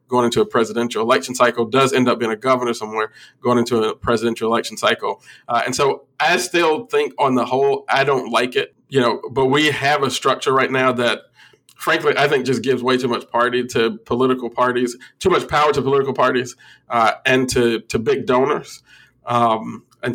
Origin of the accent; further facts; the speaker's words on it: Illinois, United States; like my home state of Illinois.